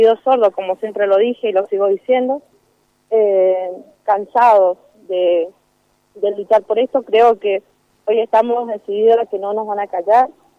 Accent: Malargüe, Mendoza, Argentina; Soy de Malargüe, al sur de Mendoza.

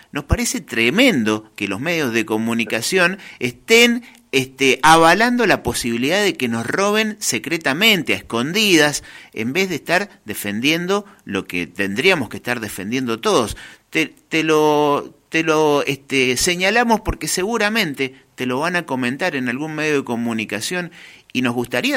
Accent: Argentina; ¿somos también los argentinos el Estado o hay que hacer un amparo nuevo?

